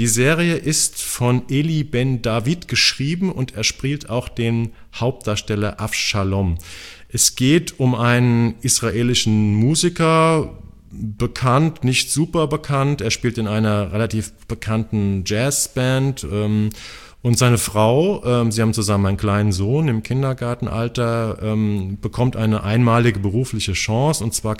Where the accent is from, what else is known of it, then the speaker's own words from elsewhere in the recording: Hamburg, Germany; Und wir als Hamburger Podcaster sind da natürlich auch ein bisschen stolz drauf